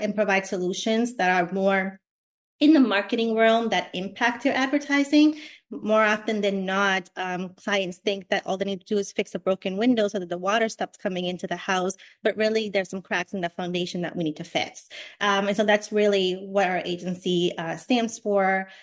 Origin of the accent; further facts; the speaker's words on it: Lowell, Massachusetts, United States; I grew up in Lowell, Massachusetts, which isn't necessarily the best city to grow up in, but it's not the worst either, you know, depending on what lists you're looking at.